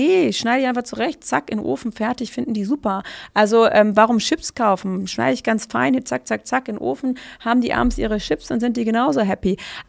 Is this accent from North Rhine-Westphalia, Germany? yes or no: yes; North Rhine-Westphalia, Germany; Ich komme aus Münsterland, ja.